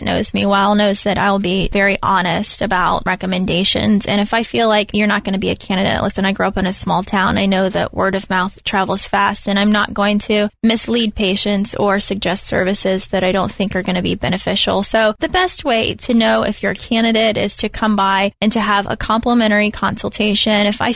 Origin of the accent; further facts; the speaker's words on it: Dade City, Florida, United States; my husband and I both grew up in a small town. We grew up in Dade City, so we're not too far away from Dade City.